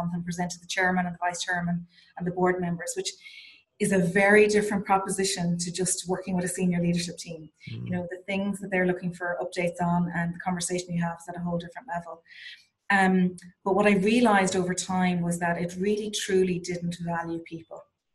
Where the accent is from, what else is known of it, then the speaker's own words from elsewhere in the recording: Ireland; moved away; I'm Irish, had no intentions of moving back to Ireland. Actually was moving to London, believe it or not.